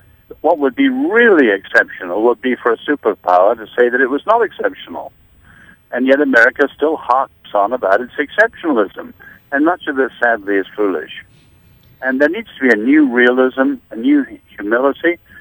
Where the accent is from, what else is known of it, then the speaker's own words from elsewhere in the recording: United Kingdom; I'm British.